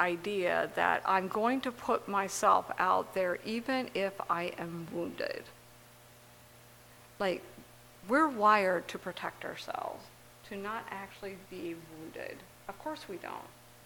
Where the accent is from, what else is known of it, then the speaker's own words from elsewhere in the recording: Indiana, United States; now in Guy's Mills, United States; I grew up in Indiana in an Amish community.